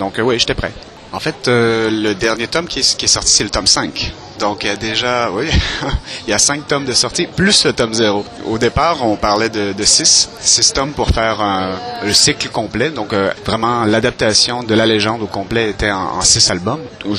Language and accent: French; Canada; à la base, je suis Canadien, j'habite au Canada